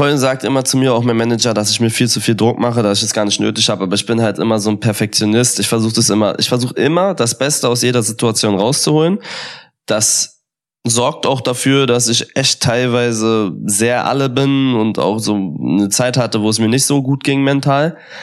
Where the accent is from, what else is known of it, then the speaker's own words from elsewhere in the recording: Berlin, Germany; bin Berliner.